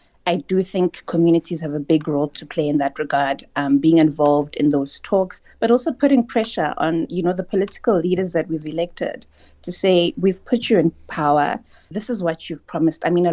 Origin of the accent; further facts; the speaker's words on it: South Africa; that as South Africans, we really need to start seeing fixing the education system as a South African problem.